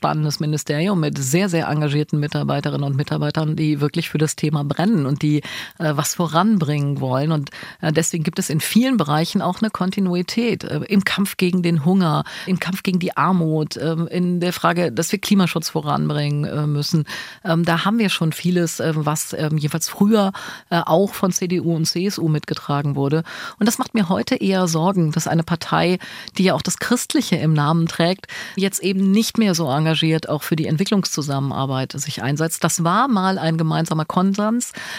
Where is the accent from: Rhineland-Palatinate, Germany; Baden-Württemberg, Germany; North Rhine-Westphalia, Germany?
North Rhine-Westphalia, Germany; ich komme ja aus Westfalen und wir sind für unsere Dickköpfigkeit bekannt